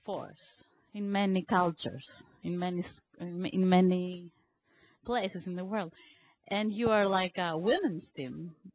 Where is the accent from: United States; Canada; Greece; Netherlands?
Greece; as far as I know, I come from Greece